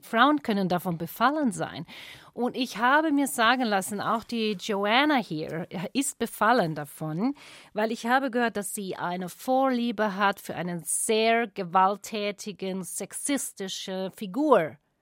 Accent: Australia; Gut, ich bin aus Australien.

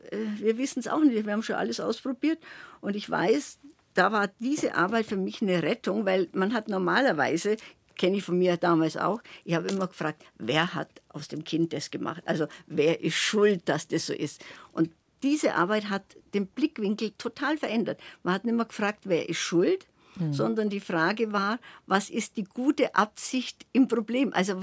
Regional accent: Bavaria, Germany; also born or lived in Munich; Also geboren bin ich in München

